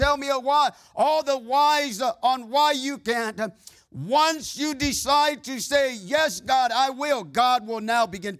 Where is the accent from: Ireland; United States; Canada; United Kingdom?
United States; California; Growing up in the San Joaquin Central Valley there in California, all you had was fields, fields, and more fields.